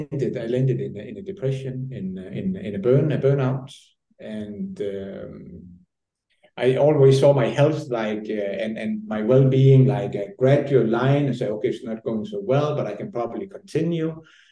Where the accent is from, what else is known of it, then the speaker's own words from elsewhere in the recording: Denmark; moved away as an adult; So I'm originally from Denmark, born and raised, turning 48 this week, just to tell you how old I am as well. I left Denmark when I was 20, 23 to enter the family business.